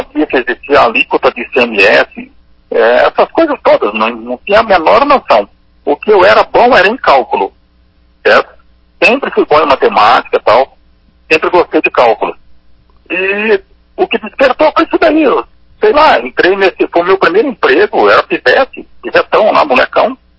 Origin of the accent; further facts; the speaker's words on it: Alto Paraná, Paraná, Brazil; born there; Então eu nasci no sítio ali, o meu pai tinha um sítio lá, tem até hoje, né? Eu nasci lá na Água do Burro, né?